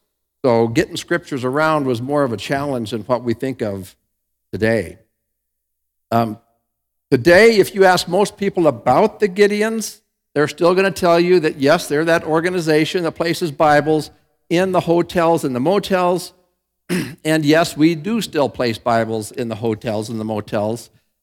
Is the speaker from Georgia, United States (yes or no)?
no; Bozeman, Montana, United States; In fact, from my hometown of Bozeman, we have a testimony that came out of there recently.